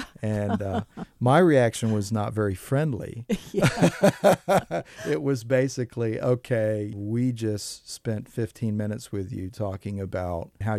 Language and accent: English; Florida, United States; So growing up in Central and South Florida, you know, that the Afro-Cuban music was just part of my surroundings and development as a musician.